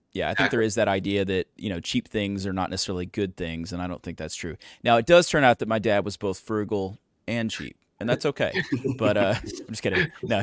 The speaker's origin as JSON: {"language": "English", "region": "Arkansas", "country": "United States", "tie": "born or raised there", "said": "But we loved soda, it turns out, growing up in Northeast Arkansas."}